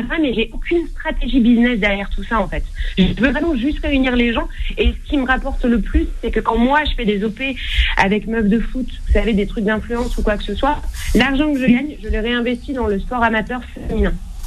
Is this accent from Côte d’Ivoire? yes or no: no; Creil, Hauts-de-France, France; moi, je suis de Creil à la base.